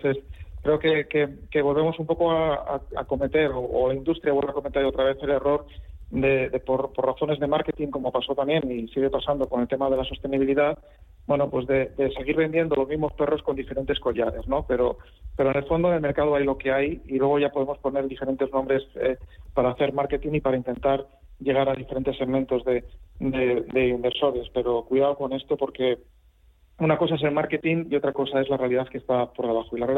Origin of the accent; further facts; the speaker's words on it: Salamanca, Castile and León, Spain; yo también soy de Salamanca